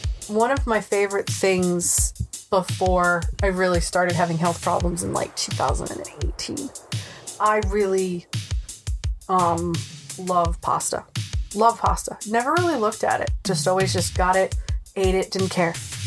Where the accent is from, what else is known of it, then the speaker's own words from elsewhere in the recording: Rhode Island, United States; accent: Rhode Island; Because I worked in customer service for 20 plus years, I've lost my Rhode Island accent. It comes out when I'm angry.